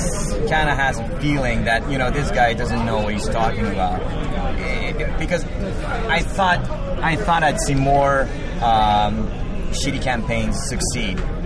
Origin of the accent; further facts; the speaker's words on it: Quebec, Canada; I'm from Quebec.